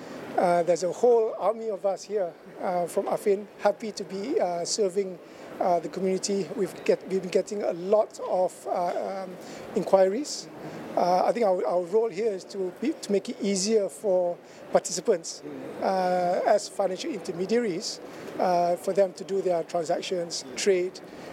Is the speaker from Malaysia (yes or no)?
yes; Malaysia; As a Malaysian